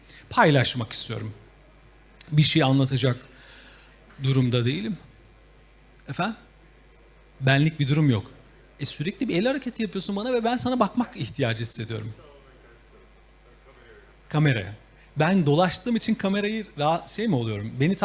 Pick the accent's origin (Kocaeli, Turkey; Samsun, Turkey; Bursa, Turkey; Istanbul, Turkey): Istanbul, Turkey; Zeyrek'te doğdum ben.